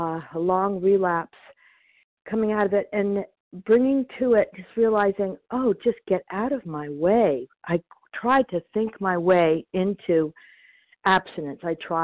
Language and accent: English; New Hampshire, United States; from New Hampshire.